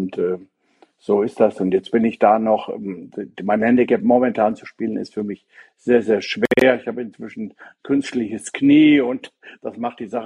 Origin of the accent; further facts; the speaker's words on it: North Rhine-Westphalia, Germany; meine Frau und ich, wir kommen jetzt in der gebürtige Wittgensteiner. Das ist der südlichste Zipfel vom Sauerland. Da wird man vielleicht auch ein bisschen anders groß als in Großstädten.